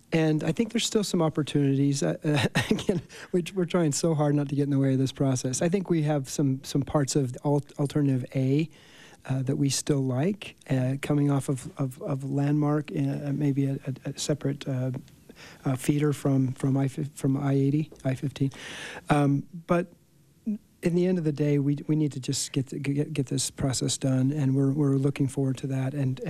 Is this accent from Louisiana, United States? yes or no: no; St. George, Utah, United States; now in Park City, United States; And I grew up in St. George where I used to, now when I come back home to Park City on Sunday from St. George